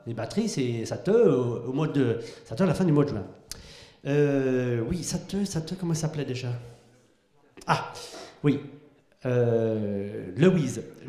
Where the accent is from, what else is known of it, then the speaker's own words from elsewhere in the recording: Saffré, Pays de la Loire, France; born there; je suis né à Saffré, bien sûr, enfin presque, à la maternité de Nozailles